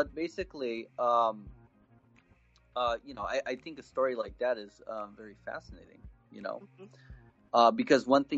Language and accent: English; Japan; growing up in Japan, which I went to an international school there called Canadian Academy